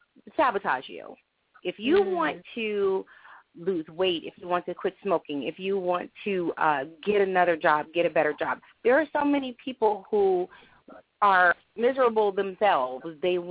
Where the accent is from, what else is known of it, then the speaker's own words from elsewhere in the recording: Baltimore, Maryland, United States; I'm from Baltimore.